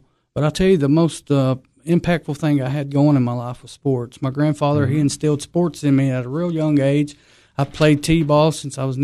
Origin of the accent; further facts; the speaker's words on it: Smithfield, Tennessee, United States; I was born and raised in DeKalb County, Smithfield, Tennessee.